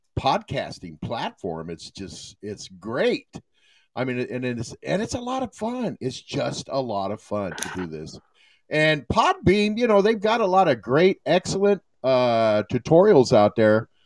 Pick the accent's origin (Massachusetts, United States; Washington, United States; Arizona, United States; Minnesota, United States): Arizona, United States; Tucson; growing up in Tucson, and I loved being outside in the sun.